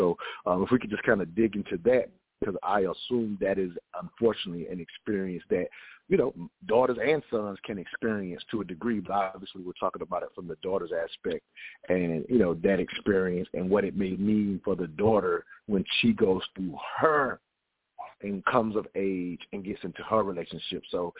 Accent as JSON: {"language": "English", "region": "the South", "country": "United States", "tie": "born or raised there", "said": "growing up in the South, and I would hear this from time to time"}